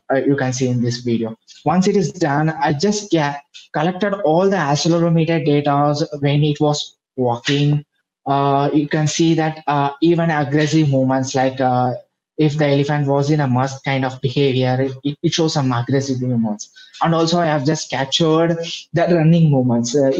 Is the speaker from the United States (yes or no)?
no; India; from India.